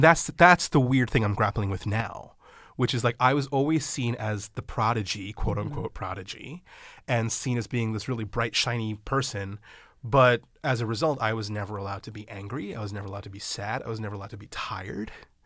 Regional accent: New York, United States; also born or lived in Nyack; I grew up in Mid-Hudson Valley, New York. I was born in Nyack on the Hudson.

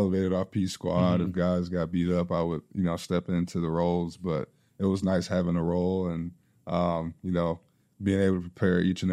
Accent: Colorado, United States; I come from Colorado

